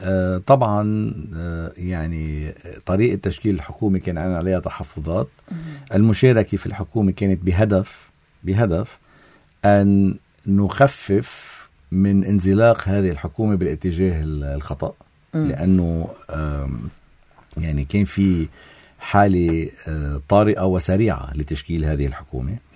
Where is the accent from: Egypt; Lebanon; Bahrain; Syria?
Lebanon; أنا كمواطن لبناني